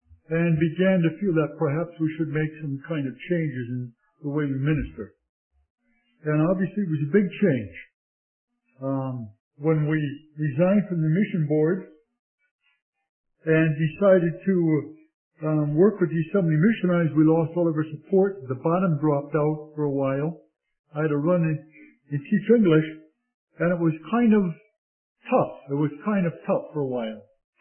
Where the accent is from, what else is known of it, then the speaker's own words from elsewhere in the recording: Milwaukee, Wisconsin, United States; okay, well, I'm from Milwaukee anyway